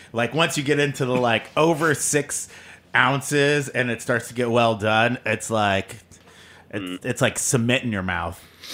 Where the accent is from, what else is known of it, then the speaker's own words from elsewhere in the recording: California, United States; from California, so I like a thin patty